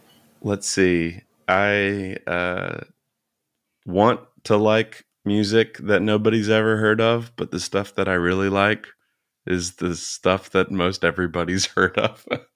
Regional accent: Florida, United States; I am from Florida. I'm not the Florida man that you've no doubt heard about in the newspapers

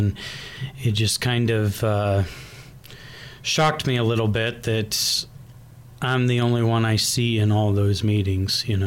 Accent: Dexter, Iowa, United States; also born or lived in Virginia; I grew up in Dexter. Lived there all the way through high school.

